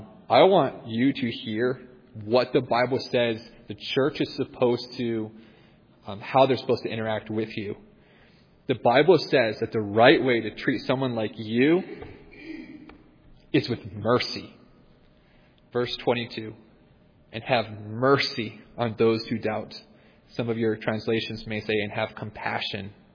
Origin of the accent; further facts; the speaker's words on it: Ohio, United States; born there; the only reason why I believe this is because I was born into a Christian family in Ohio.